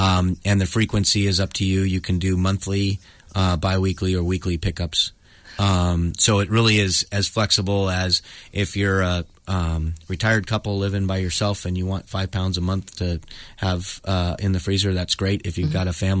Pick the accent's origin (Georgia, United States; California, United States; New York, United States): California, United States; Sebastopol; I can't even get into the Sebastopol market in my hometown